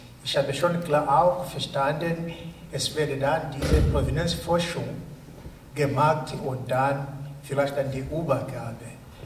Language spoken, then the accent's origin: German; Tanzania; German is a second language; ich komme aus Tansania, damalige Deutsche Ostafrika.